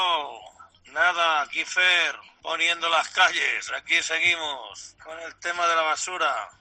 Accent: Portugal; el portugués

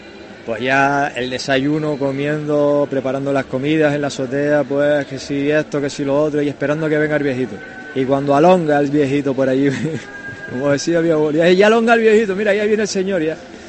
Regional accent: Portugal; yo como portugués también

